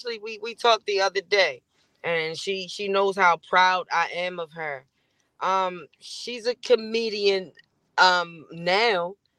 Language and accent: English; Baltimore, Maryland, United States; I'm a comedian from Baltimore. I've been doing comedy for about 14 years. I hail out of Baltimore, but I'm everywhere.